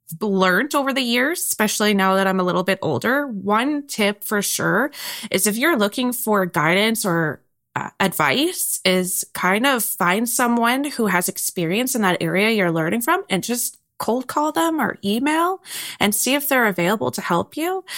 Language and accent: English; Alberta, Canada; Yeah, so I was born and raised in the Peace Country, and I did live in Grand Prairie.